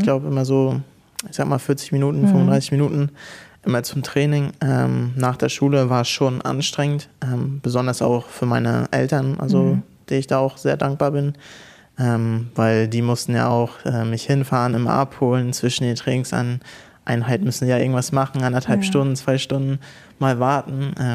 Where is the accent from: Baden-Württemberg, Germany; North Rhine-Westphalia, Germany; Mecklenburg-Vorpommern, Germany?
Mecklenburg-Vorpommern, Germany; Hohensprenz; ich komme aus dem Dorf Hohensprenz und da bin ich aufgewachsen, war dann in der Nähe in der Schule in Lage, bin zwischenzeitlich in Rostock dann in der Schule gewesen.